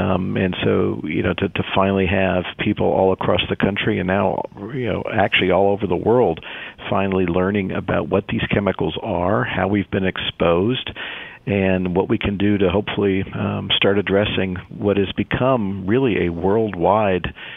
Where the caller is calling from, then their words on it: Cincinnati, Ohio, United States; I am calling in from Cincinnati, Northern Kentucky area.